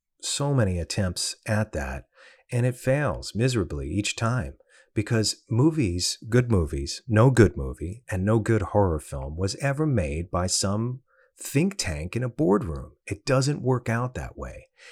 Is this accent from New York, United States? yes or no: yes; New York, United States; And I grew up in New York.